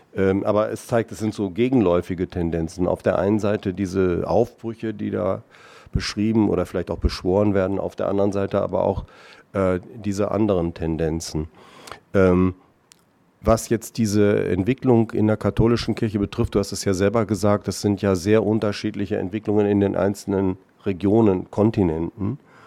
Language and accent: German; Austria; vielleicht ist das ähnlich auch bei uns in Österreich